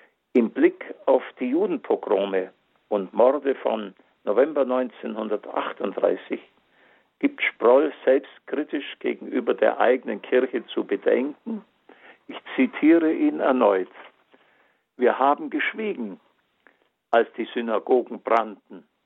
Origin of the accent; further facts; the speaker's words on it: Bavaria, Germany; Denn in der einen, dem Bistum Augsburg, bin ich aufgewachsen, habe meine heilige Erstkommunion und die Firmung empfangen